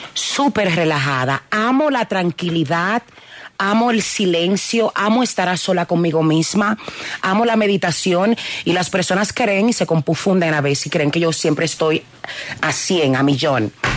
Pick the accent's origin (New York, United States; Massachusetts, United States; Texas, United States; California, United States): New York, United States; Mis hermanos, yo me crié en Nueva York.